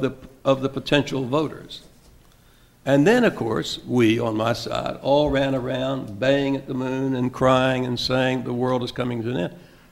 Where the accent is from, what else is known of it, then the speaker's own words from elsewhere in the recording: Mississippi, United States; and that's because I grew up in Mississippi.